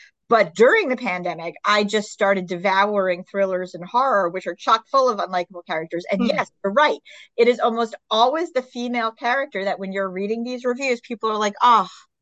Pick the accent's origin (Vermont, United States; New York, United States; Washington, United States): New York, United States; As a New Yorker, it's always fun to read about places I know.